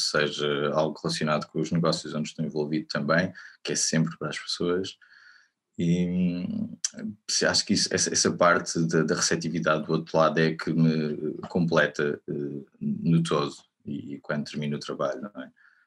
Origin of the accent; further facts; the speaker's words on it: Figueira da Foz, Centre, Portugal; nasci na Figueira da Foz, cresci na Figueira da Foz. E sou um filho da terra, digamos, que andou também um tempo por fora e decidiu voltar.